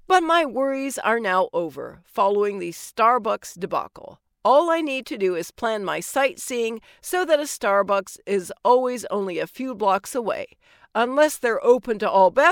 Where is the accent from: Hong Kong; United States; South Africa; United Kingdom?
United States; As an American, I have never thought much about bathrooms.